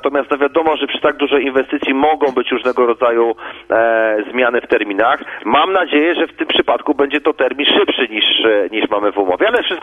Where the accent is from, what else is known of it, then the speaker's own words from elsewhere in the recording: Gdynia, Pomeranian Voivodeship, Poland; Ja mam okazję tą Chylonię pamiętać z czasu swojej młodości, ponieważ ja tam się wychowywałem w tej dzielnicy